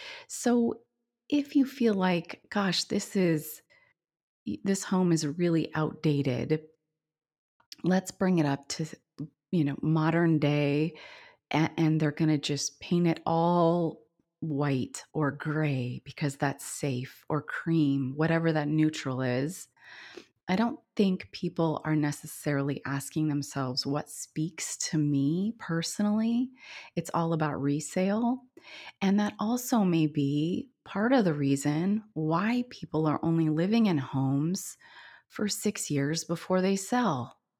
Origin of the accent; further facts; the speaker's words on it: Portland, Oregon, United States; And I'm from Portland, Oregon, so 100% different here as well.